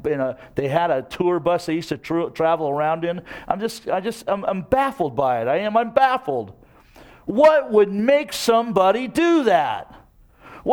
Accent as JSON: {"language": "English", "town": "Seattle", "region": "Washington", "country": "United States", "tie": "born or raised there", "said": "They just told me they were actually up in my hometown of Seattle"}